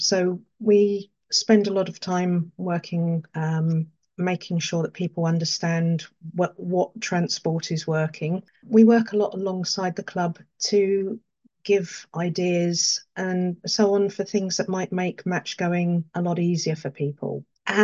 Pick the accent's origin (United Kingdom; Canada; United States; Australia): United Kingdom; Wimbledon, London; I grew up around Wimbledon and used to catch the bus up to Plough Lane and go and watch Wimbledon at the time the Crazy Gang played